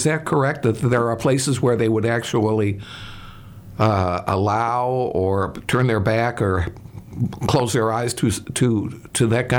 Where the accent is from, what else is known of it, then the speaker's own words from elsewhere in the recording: Chicago, Illinois, United States; I mean, I come from Chicago, so I know a lot about the Walking Dead getting to the polls.